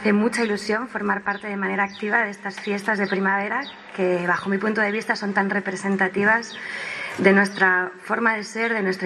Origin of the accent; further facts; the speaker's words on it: Region of Murcia, Spain; Para mí, ser de Murcia, nacer en Murcia es un orgullo, porque es una región